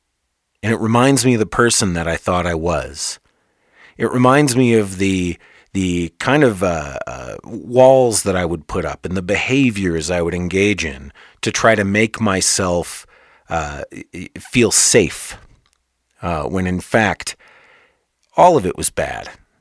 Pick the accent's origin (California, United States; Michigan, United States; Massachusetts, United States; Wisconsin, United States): Michigan, United States; now in Colorado, United States; I came from Michigan, and you know, the snow here in Colorado is nothing like the snow in Michigan.